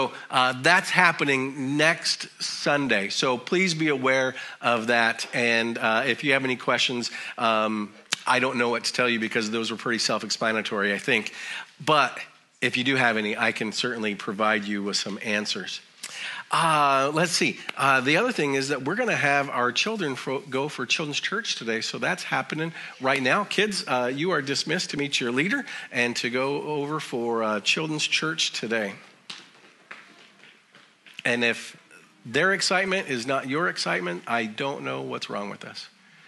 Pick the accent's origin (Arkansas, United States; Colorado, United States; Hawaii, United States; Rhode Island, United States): Colorado, United States; I remember growing up in Colorado